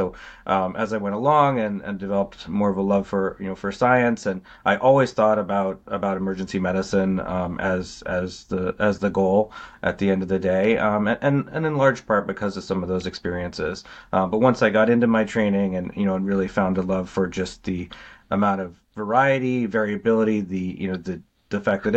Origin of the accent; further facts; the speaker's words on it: Boston, Massachusetts, United States; now in Maryland, United States; Yeah, I'm from Boston originally. Yeah, okay. I grew up around Boston, and I was there for, you know, most of my life. Went to school there, got training there, and then moved down to Maryland after residency